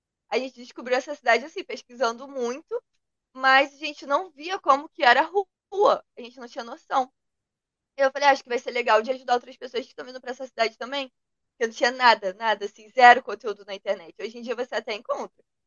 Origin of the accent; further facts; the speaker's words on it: Rio de Janeiro, Brazil; ah, isso daí é do Ceará. E como eu cresci no Rio, né? Vai se perdendo.